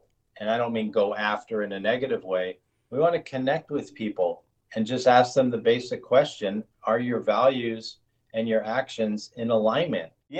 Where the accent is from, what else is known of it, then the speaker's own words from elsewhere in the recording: Leominster, Massachusetts, United States; born there; Well, I will say very proudly that I was born in Leominster, Massachusetts.